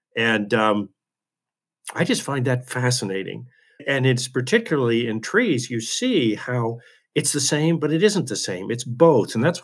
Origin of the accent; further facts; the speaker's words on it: California, United States; If you go where I grew up in California, that was one of my favorite redwoods groves, was a place called Big Basin.